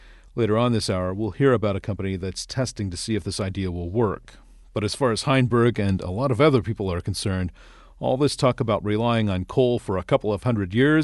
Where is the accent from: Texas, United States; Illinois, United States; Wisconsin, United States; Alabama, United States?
Illinois, United States; Carlinville; Decades ago, small mines like the nearby Little Dog Mine and the South Mine in my hometown of Carlinville were closed down.